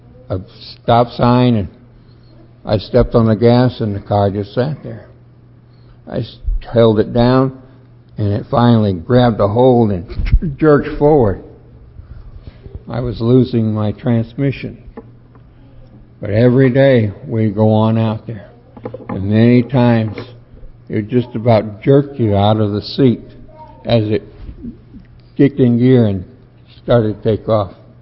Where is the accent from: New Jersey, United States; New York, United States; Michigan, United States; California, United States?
Michigan, United States; Detroit; But I grew up in Detroit, and I knew how to drive in the snow.